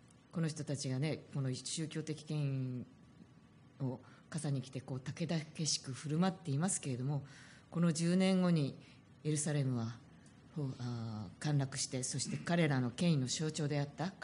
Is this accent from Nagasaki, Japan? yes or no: no; Kanagawa, Japan; 私は神奈川県出身なんですけれども、まあ鎌倉に割と近いところの出身なんですけれども